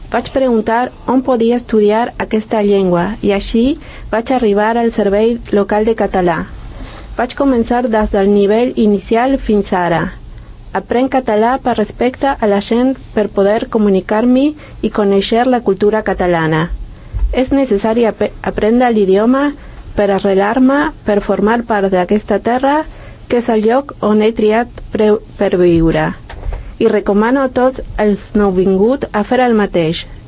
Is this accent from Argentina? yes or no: yes; Argentina; Catalan is a second language; moved away as an adult; now in Spain; Soc argentina i fa 5 anys que visc aquí.